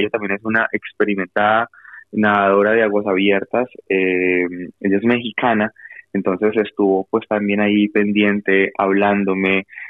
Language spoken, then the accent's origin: Spanish; Colombia; now in United States; Yo tuve que salir de Colombia, yo estoy asilado aquí en Estados Unidos por muchos problemas políticos que tuve en mi país